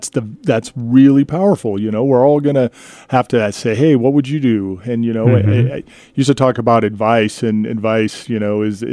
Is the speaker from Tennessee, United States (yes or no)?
no; Aztec, New Mexico, United States; when I was 13 years old, I grew up in New Mexico, you know, Aztec, just south of here.